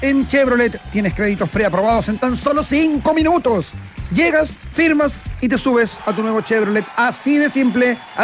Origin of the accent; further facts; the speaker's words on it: Paine, Santiago Metropolitan Region, Chile; Se hizo una consulta en mi hermosa tierra. Usted sabe, sí, pues, yo soy de Paine.